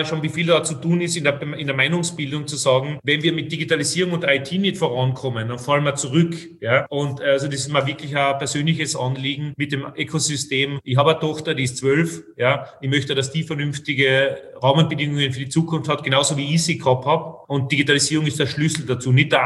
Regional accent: Austria; sondern ich spreche sozusagen als Österreicher und als Kenner der Branche.

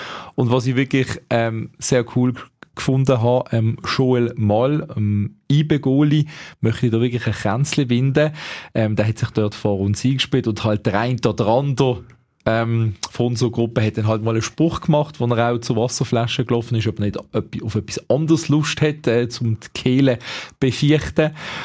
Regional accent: Switzerland; wir als Schweizer natürlich neutral.

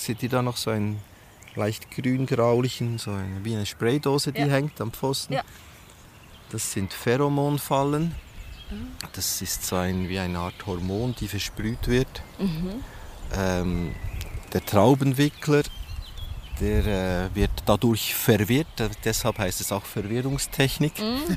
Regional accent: Erlach, Bern, Switzerland; Aber ich bin in Erlach aufgewachsen

